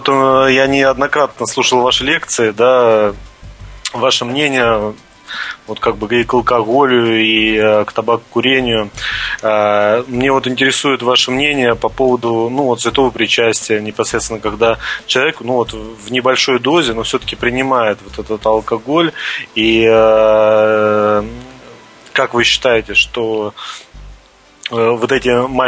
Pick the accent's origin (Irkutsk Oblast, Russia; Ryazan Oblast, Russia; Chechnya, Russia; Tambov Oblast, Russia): Tambov Oblast, Russia; now in Moscow, Russia; Ну, сейчас в данный момент нахожусь в Москве, а так, из Тамбовской области.